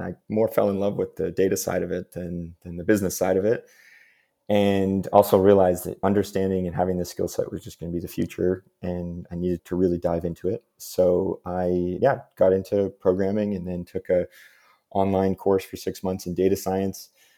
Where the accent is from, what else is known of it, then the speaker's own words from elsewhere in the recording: Toronto, Ontario, Canada; moved away as an adult; now in London, United Kingdom; I'm not originally British. I'm originally from Canada. Moved here from Toronto in September 2019.